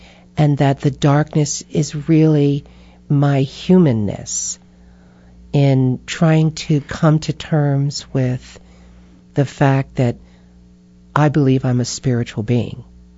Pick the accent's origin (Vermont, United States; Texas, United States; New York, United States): New York, United States; come on, I'm from New York, okay?